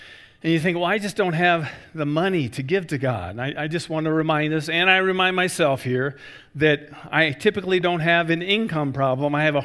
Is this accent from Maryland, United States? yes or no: no; Iowa, United States; It's my own state of Iowa. My home state of Iowa.